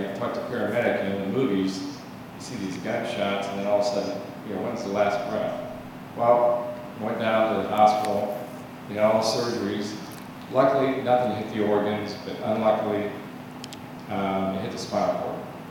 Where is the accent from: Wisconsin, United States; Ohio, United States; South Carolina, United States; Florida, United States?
Ohio, United States; I grew up in Ohio, and I have my master's degree in counseling